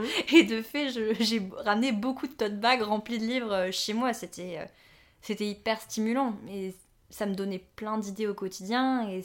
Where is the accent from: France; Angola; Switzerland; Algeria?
France; Lille, Hauts-de-France; Quand je suis rentrée à Lille après mes études, parce que je viens de Lille de base